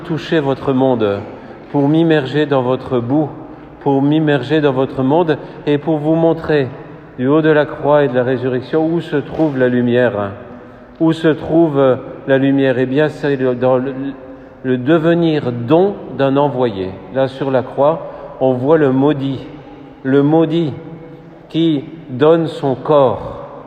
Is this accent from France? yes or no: yes; North, France; Moi, je viens du Nord aussi.